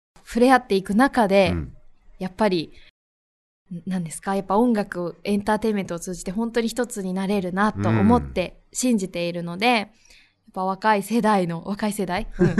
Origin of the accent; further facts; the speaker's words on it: Tokyo, Japan; also born or lived in Kanagawa / Fukuoka; 神奈川で生まれて福岡と東京で育った